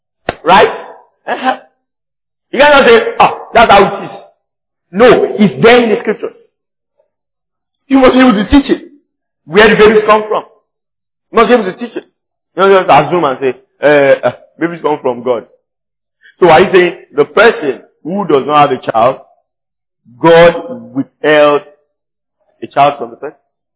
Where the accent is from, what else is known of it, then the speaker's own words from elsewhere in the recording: Nigeria; I'm Nigerian.